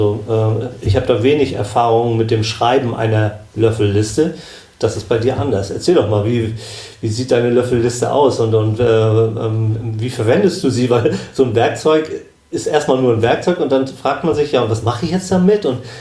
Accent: Schleswig-Holstein, Germany; now in Allgäu, Germany; Das ist als Schleswig-Holsteiner genau. Hat man mit 1500 Meter schon ganz schön zu keuchen.

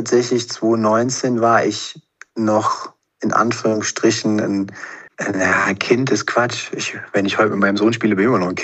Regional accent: Cologne, North Rhine-Westphalia, Germany; es hat schon immer gut gegangen als Kölner so.

